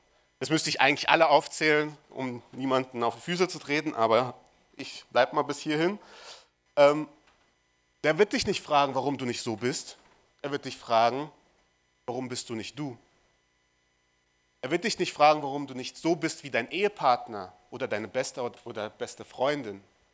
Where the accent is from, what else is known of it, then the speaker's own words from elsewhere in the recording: Marburg, Hesse, Germany; now in Babenhausen, Germany; Ich komme aus Marburg, bin nach Babenhausen gezogen.